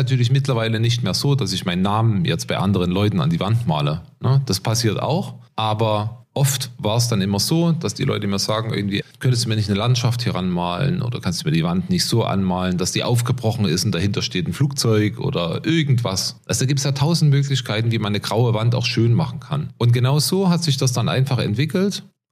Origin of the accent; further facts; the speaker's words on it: Saxony, Germany; moved away as an adult; now in Switzerland; Ich stamme aus dem Erzgebirge, lebe mittlerweile seit 15 Jahren in der Schweiz.